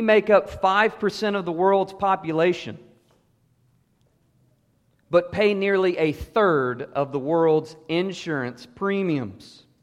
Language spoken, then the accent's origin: English; United States; But as an American, I can't help but wince through every section of Mark 10.